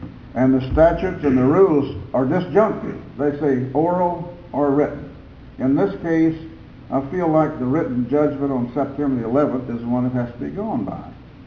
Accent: Bernie, Texas, United States; from Bernie, Texas, up here representing Mr. Perry Logan.

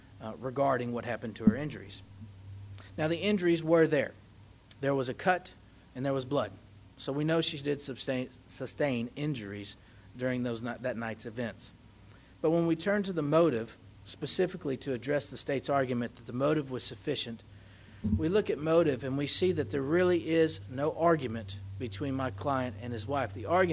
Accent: Flower Mound, Texas, United States; I'm from Flower Mound.

